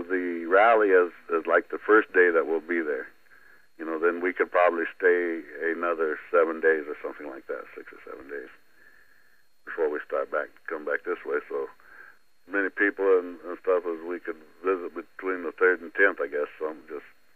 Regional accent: Oklahoma, United States; I'm staying here in Manistee. You know, I'm from Oklahoma, of course, but I got sons here on Pine Ridge that are Lakota Oglalas.

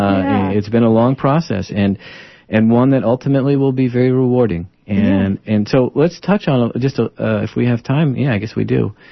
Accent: Pennsylvania, United States; now in Portland, United States; So to start, yes, I am from Pennsylvania. I did come out to Oregon. I attended college at Eastern Oregon University.

